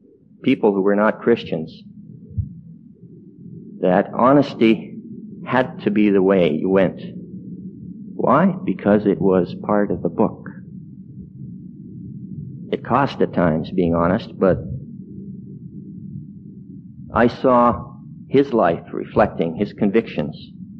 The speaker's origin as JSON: {"language": "English", "region": "Alberta", "country": "Canada", "tie": "born there", "said": "I was born in Western Canada, in a little town northwest of Edmonton, Alberta. I was born of Christian parents"}